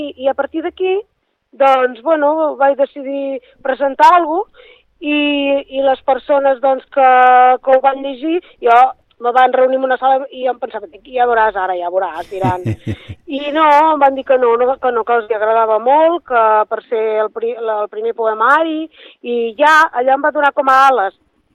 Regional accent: Catalonia, Spain; la meva llengua materna és el català, sóc catalana de Socarrel

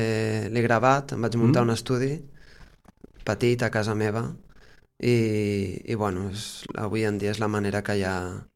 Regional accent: Barcelona, Catalonia, Spain; now in La Ràpita, Spain; Sí, soc de Barcelona, però vaig caure a la Ràpita

